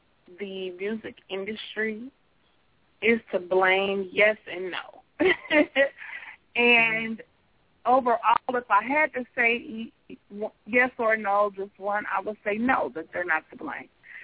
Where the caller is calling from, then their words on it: Kansas City, United States; I'm calling in from Kansas City.